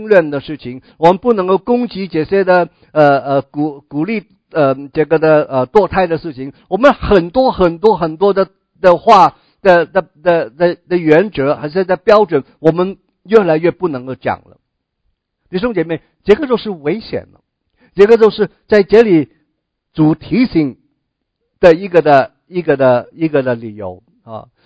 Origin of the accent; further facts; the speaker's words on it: Guangdong, China; 那我们广东人读这一句的时候